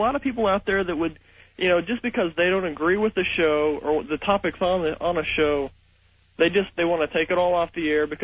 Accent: Kansas, United States; now in Oklahoma City, United States; growing up, when I was about 8 years old, we were living in an older house in a small town in Kansas. And I'm calling from Oklahoma City.

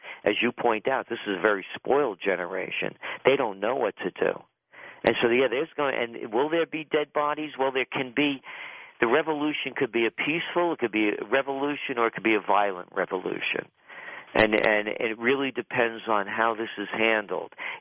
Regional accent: Bronx, New York, United States; I'm a guy from the Bronx.

